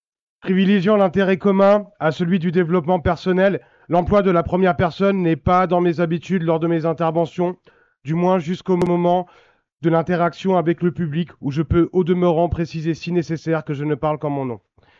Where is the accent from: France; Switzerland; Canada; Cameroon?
France; Orléans, Centre-Val de Loire; Issu de la classe moyenne, j'ai grandi à Orléans, dans un quartier populaire cosmopolite